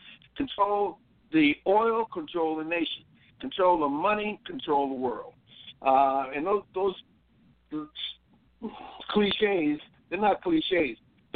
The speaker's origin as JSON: {"language": "English", "town": "Boston", "region": "Massachusetts", "country": "United States", "tie": "born there", "also_born_or_lived": "San Diego", "said": "Because I'm a city boy. I was born in Boston, grew up in cities, went to 14 schools before I graduated high school out in San Diego, California."}